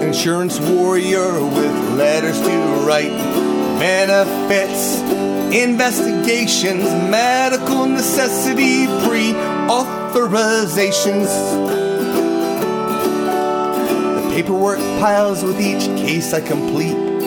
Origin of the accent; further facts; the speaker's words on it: Scotland, United Kingdom; well, I'm Scottish, and therefore Celtic music, and blah, blah, blah.